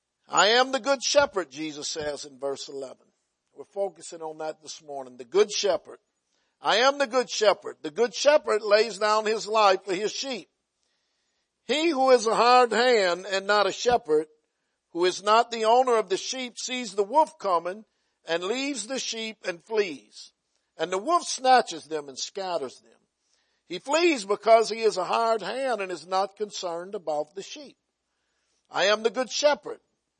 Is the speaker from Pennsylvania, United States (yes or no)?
no; Louisiana, United States; We grew up in Louisiana thinking that there was something spiritual about a degree from LSU